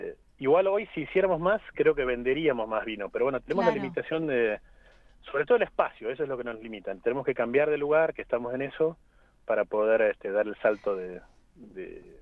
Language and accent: Spanish; Luis Beltrán, Río Negro, Argentina; somos de acá de Beltrán